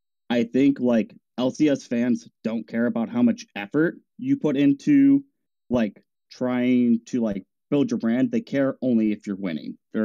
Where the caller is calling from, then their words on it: Indiana, United States; I'm calling from Indiana.